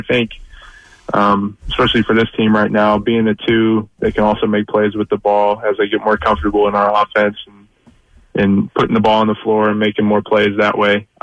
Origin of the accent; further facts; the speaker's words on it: Kansas City, Missouri, United States; Well, yeah. And for the record, I'm from Missouri.